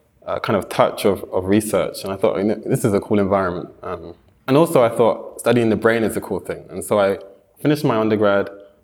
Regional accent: London, United Kingdom; Yeah, so I'm from London.

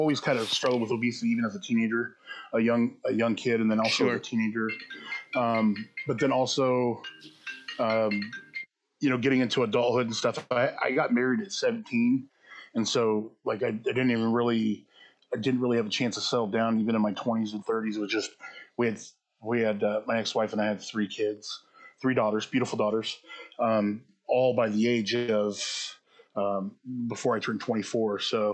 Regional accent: Beaverton, Oregon, United States; At a hospital, but I was raised in the west side, the metro area, which is like Beaverton, Hillsborough, Tigard area.

